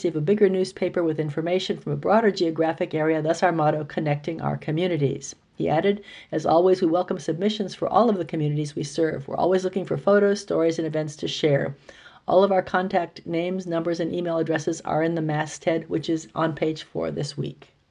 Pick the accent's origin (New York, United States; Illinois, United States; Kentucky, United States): Illinois, United States; Atwood; My dad grew up in Atwood. I grew up in Atwood.